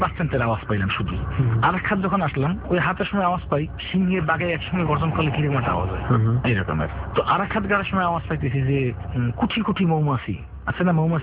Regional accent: Bangladesh; আমরা বাংলাদেশি ছিলাম, কোম্পানিটা বাঙালি।

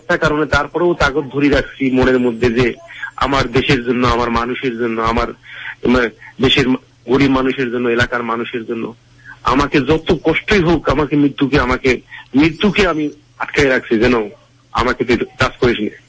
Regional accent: Bangladesh; এইরকম কম্পিটিশনে আমি সেখানে বাংলাদেশের মানুষ হিসেবে আমি নিজের দেশকে সম্মান মানে নিজের দেশের ইজ্জত সম্মান রক্ষার জন্য কত পরিশ্রম করছি।

